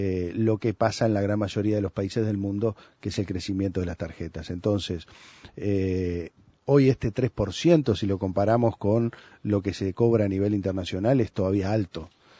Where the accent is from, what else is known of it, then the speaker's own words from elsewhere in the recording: Canelones, Uruguay; yo soy de Canelones, vivo en la costa